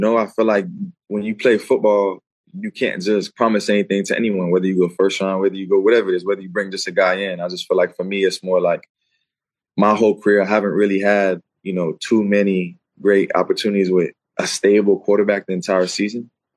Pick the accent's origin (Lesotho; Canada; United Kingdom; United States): United States; Florida; I'm from Florida, so I compete with the best of the best. It's just something that I kind of stand on. It's just how I grew up, you know.